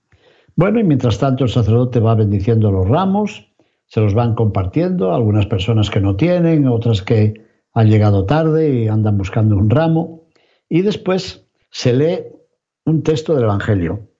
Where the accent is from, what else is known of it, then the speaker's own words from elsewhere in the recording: León, Castile and León, Spain; mi tierra de León, por cierto, en España